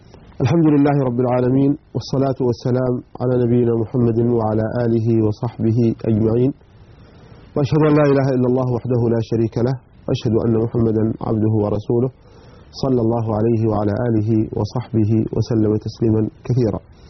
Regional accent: Hadramawt, Yemen

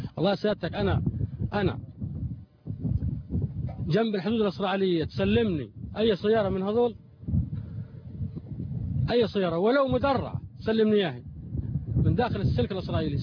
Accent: Egypt; أنا مواطن مصري

